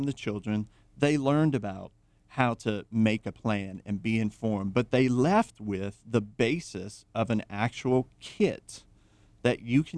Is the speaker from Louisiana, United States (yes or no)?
yes; Thibodaux, Louisiana, United States; growing up in Thibodaux in Hurricane Land